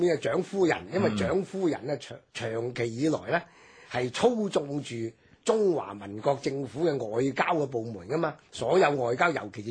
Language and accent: Cantonese; Guangdong, China; 所以我哋廣東人咧都稱謝東敏叫做咧係廣東姑爺嘅